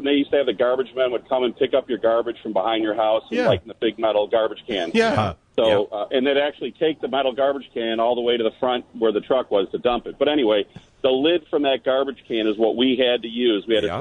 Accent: Deerfield, United States; Yeah, I grew up in Deerfield, and back then, we were not allowed to light the snakes

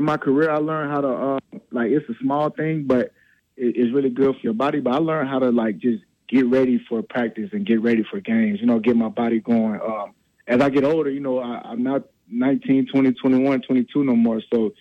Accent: Little Rock, Arkansas, United States; You know, I come all the way from Little Rock, Arkansas.

